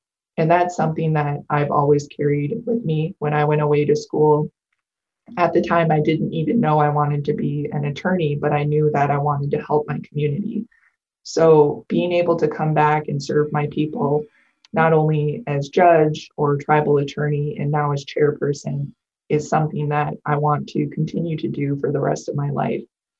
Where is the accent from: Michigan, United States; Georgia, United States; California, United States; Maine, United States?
Michigan, United States; Really, growing up on the Bay Mills Indian Community Reservation, you get to see how much every person believes in you as an individual.